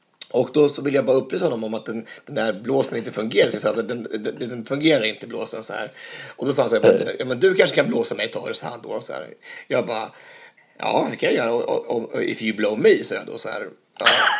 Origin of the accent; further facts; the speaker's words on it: Örebro County, Sweden; Jag är från Närke också